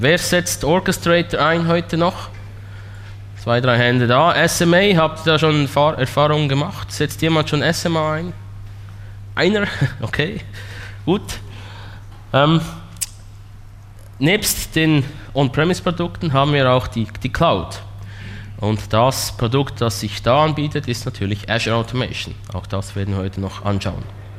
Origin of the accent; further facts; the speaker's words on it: Switzerland; accent: Swiss; Sie müssen leider mit meinem Schweizer Akzent Vorlieb nehmen.